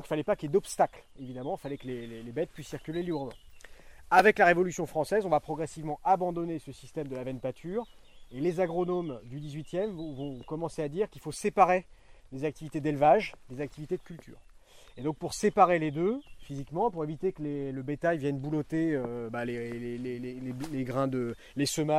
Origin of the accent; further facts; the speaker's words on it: Normandy, France; je suis normand, d'où le magnifique temps qui ne me fait absolument pas peur